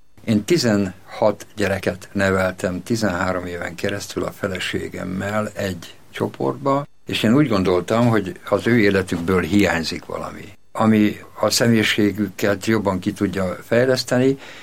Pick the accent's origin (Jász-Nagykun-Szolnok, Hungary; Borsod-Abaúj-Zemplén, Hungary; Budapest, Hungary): Borsod-Abaúj-Zemplén, Hungary; Miskolc; Én miskolci gyerek vagyok, én 63 éves vagyok, miskolci gyerek vagyok, egy olyan környéken nőttem föl, ahol ott voltak a reformátusok, ott voltak a katolikusok, a görög katolikusok, és én református családban születtem